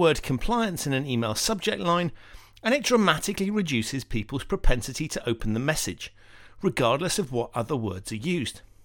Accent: United Kingdom; I'm British, so please make sure you read this blog in a quintessentially British accent.

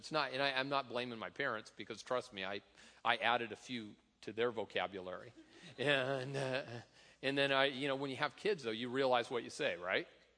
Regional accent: Tacoma, Washington, United States; I grew up in Tacoma

